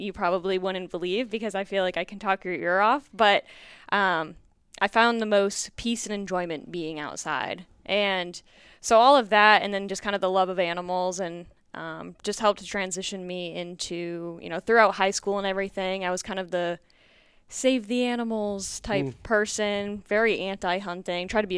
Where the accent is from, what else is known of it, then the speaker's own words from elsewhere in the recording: Maine, United States; So I'm from Maine, so fishing was pretty big.